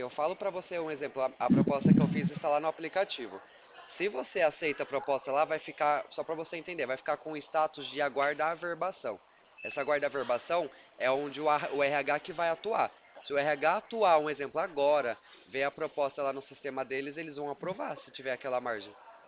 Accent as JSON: {"language": "Portuguese", "region": "São Paulo", "country": "Brazil", "said": "Não, eu sou do estado de São Paulo, aqui da capital mesmo."}